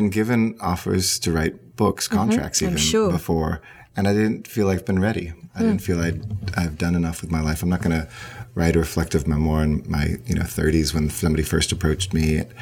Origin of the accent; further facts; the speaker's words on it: United States; When we grew up in the United States.